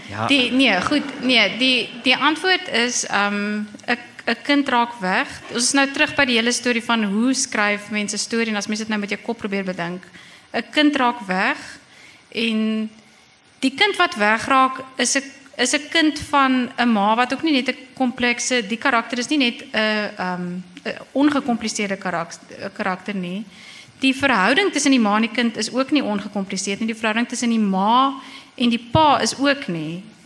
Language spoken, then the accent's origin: Afrikaans; Bloemfontein, Free State, South Africa; also born or lived in Stellenbosch; het ek groot geword in Bloemfontein. Hoewel, nog voor Bloemfontein was daar nog ander goed ook. Ek het eintlik is ek gebore, die eerste paar jaar van my lewe het ek in Zimbabwe woonstelle in La Colline in Stellenbosch geblei.